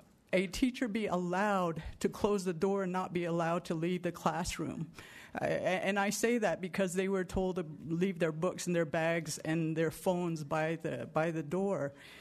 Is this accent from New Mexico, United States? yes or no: yes; Shiprock, New Mexico, United States; born and raised in Shiprock. I have a background in law enforcement. I've been in law enforcement for 30 years, and I was the chief of police for the Navajo Nation